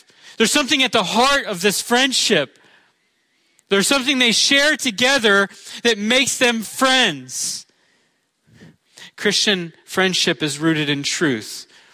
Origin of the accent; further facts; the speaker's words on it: Florida, United States; I'm from Florida. We have oceans there. No corn. A little bit of corn. Not much.